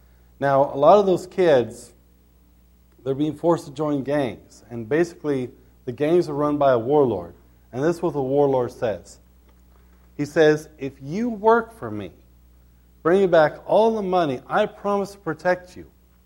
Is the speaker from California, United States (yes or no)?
no; Idaho, United States; You know, when I was growing up in Idaho, they passed a law that English was the official language in Idaho.